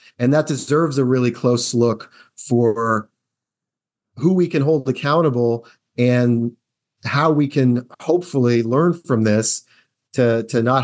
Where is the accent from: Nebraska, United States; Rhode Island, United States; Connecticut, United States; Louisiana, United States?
Rhode Island, United States; I'm often frustrated by the politics of my home state. But there are some things that Rhode Island is kind of leading the way on.